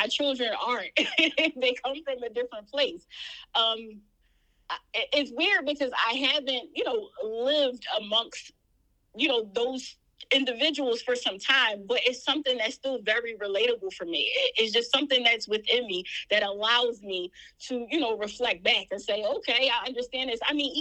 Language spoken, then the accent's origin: English; Philadelphia, Pennsylvania, United States; Yeah, and, you know, that's where I come from. I'm from West Philly.